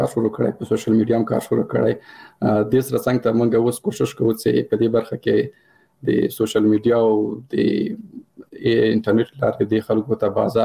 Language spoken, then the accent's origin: Pashto; Paktia, Afghanistan; مثال زه د کابل د پکتیا يم،